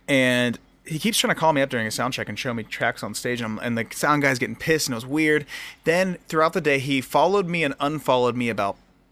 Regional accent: Pickerington, Ohio, United States; the first person that ever asked for a picture from me was at a Kroger in my hometown of Pickerington.

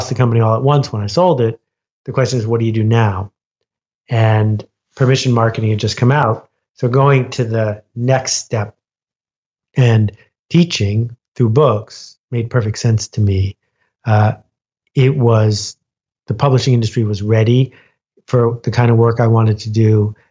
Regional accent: Ontario, Canada; I grew up in Algonquin Park

